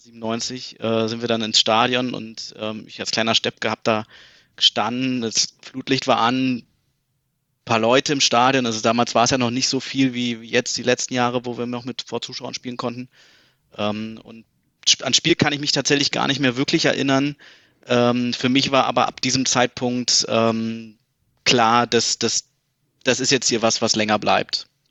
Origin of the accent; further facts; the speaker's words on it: Berlin, Germany; Bin gebürtiger Berliner, Friedrichshain geboren, aber irgendwie schon ab meinem ersten Lebensjahr eigentlich dann nach Berliner Klinike gezogen, also Südosten Berlins und ja, jetzt noch 30, einen Monat habe ich noch und ja, tatsächlich bin ich jetzt seit 2016 in München